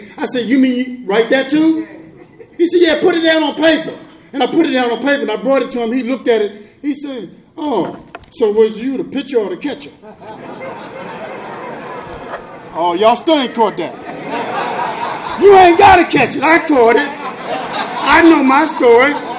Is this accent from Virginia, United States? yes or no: yes; Alexandria, Virginia, United States; now in Washington, United States; So I come up from Alexandria, and my mother moved to Northeast D.C. I'm by an infamous housing project called Lincoln Heights.